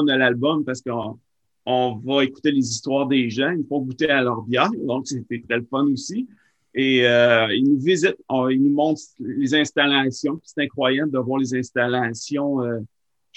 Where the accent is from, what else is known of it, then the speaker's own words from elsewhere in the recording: Quebec, Canada; c'était vraiment mon coin de pays. Je voulais montrer en premier parce que les gens gagnent à venir en Gaspésie, en Bas-Saint-Laurent.